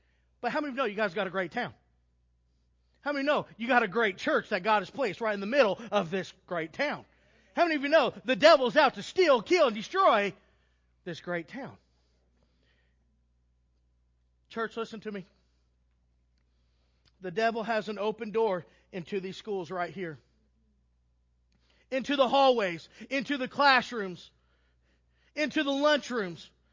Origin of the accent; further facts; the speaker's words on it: Texas, United States; I'm a man. Let's get real. I'm from Texas. I want an Angus burger and put bacon on it